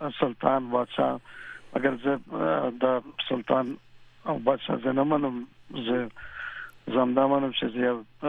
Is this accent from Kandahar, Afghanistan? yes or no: no; Kabul, Afghanistan; also born or lived in Kunduz / Nangarhar; مونږ خو د مرنه ژبم پښتو ده او مونږ کندهاري یو مګر په کابل کې لوی شوی یو کله په کندوز کې په کابل کې په ننګرهار کې